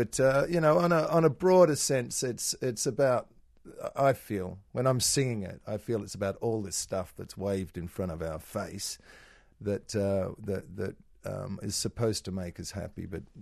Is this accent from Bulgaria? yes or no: no; Australia; I'm an Australian, and we have a particular sort of humor